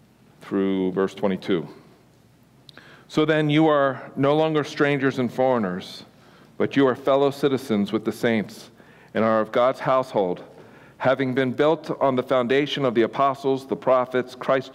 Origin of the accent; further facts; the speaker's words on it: East Coast, United States; moved away as an adult; I was very green from the East Coast.